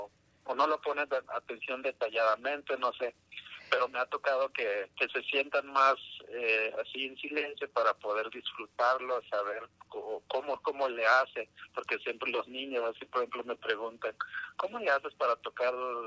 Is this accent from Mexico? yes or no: yes; Mexico; yo solo era un músico folclórico, como mexicano